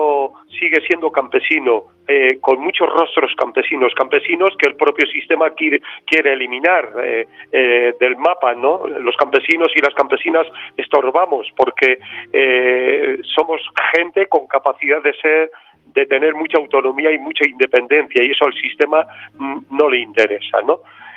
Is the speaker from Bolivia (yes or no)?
no; Palencia, Castile and León, Spain; soy un pastor de Palencia, con P.